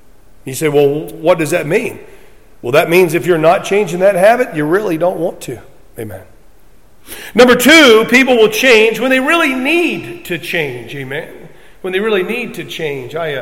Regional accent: Florida, United States; And believe it or not, even growing up in Southwest Florida, there was a few times that it was cold.

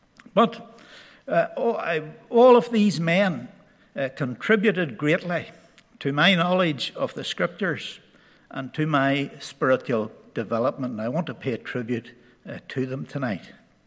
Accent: Crossgar, Northern Ireland, United Kingdom; I want to say a little bit now about growing up in the Crossgar congregation. I spent my formative years there

